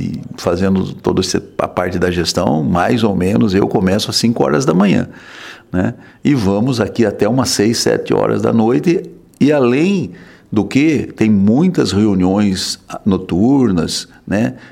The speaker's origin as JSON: {"language": "Portuguese", "town": "Piracicaba", "region": "São Paulo", "country": "Brazil", "tie": "born there", "said": "Piracicabano, nasci aqui em Piracicaba, 13 de julho de 1952."}